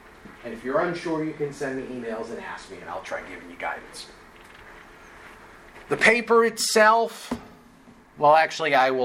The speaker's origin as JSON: {"language": "English", "town": "Sutton", "region": "Massachusetts", "country": "United States", "tie": "born or raised there", "said": "I'm an elected selectman in my hometown. And in on October, on a Monday night, we have town meeting. And if you're willing to go to Sutton, Massachusetts and sit in the audience"}